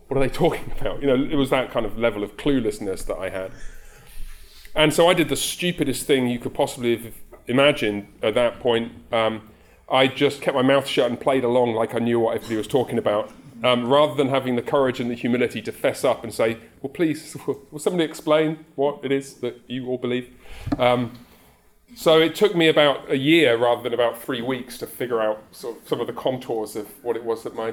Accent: Haltwhistle, North East England, United Kingdom; born there; also born or lived in Coventry; So I was born in Holtwhistle, which is a tiny little town right up in the northeast of England.

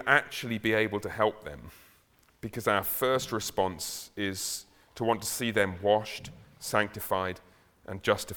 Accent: London, United Kingdom; We come from London, it's a bit like California.

